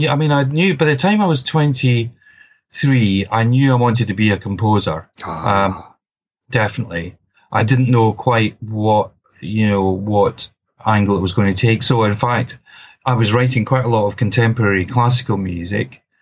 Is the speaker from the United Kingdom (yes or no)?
yes; Scotland, United Kingdom; accent: Scottish; moved away as an adult; now in London, United Kingdom; I've been in London for about 30 years, though, but my accent doesn't seem to have been affected at all.